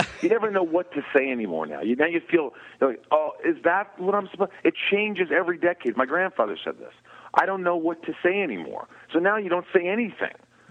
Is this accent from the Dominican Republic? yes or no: no; Newburgh, Indiana, United States; We shot in my hometown of Newburgh in Evansville, Indiana.